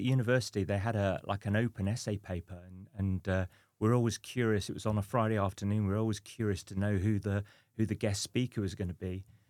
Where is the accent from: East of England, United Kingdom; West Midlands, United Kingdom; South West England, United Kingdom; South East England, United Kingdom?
South West England, United Kingdom; Cricklade; also born or lived in Abingdon / London; now in Portsmouth, United Kingdom; So originally, I was born in Abingdon. And I grew up in a small village called Cricklade, which is near the source of the Thames. I went to university in London, Middlesex University. And then in about 10 years ago, I became a Portsmouth resident.